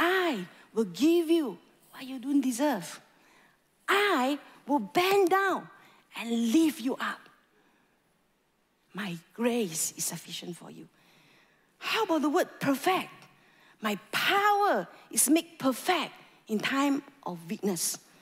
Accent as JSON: {"language": "English", "country": "Malaysia", "said": "I am a Malaysian, I'm going to try to read the Hebrew words to you"}